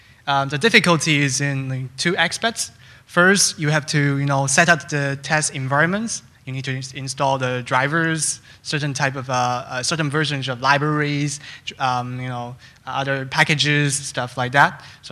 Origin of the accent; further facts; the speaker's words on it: Toronto, Ontario, Canada; I'm from Toronto.